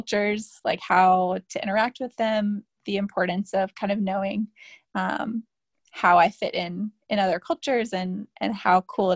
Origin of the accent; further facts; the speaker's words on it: North Carolina, United States; So I am originally from the Outer Banks of North Carolina. I went to UNC for undergrad and didn't really know what I was going to do with myself after college.